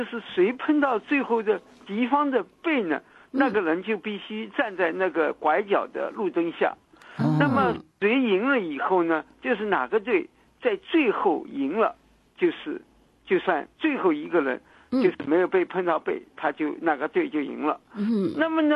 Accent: Northeast China, China; 因为我是东北的

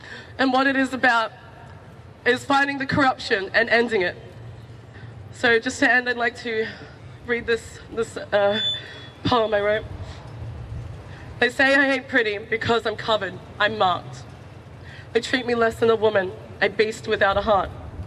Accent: Australia; The fact that I'm born and raised in Australia and I can't go to a store without getting pulled up because I look suspicious, that says something.

